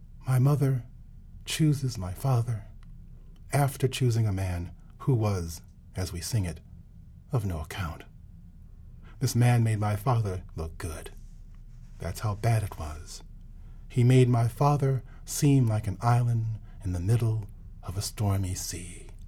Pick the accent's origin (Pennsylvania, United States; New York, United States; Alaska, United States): New York, United States; Rochester; probably in my hometown of Rochester, New York, and then in New York City